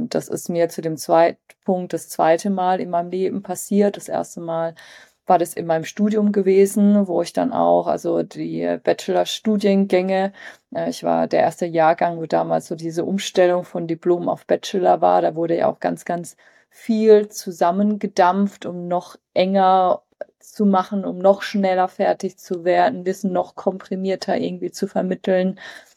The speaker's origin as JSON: {"language": "German", "town": "Frankfurt am Main", "region": "Hesse", "country": "Germany", "said": "also ich komme ja aus Frankfurt am Main"}